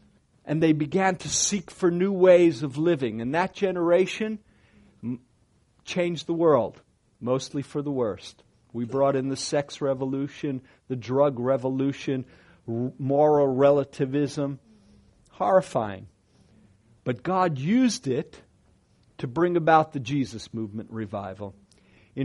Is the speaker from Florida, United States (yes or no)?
no; Brooklyn, New York, United States; when I was a Jewish boy growing up in Brooklyn, New York.